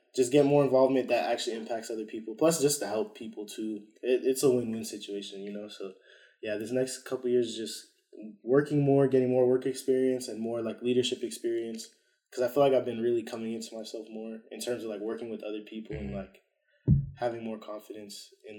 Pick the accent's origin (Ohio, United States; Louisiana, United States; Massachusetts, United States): Massachusetts, United States; Boston; I would say Boston, like, because I'm from Boston, and, like, I like the climate up there.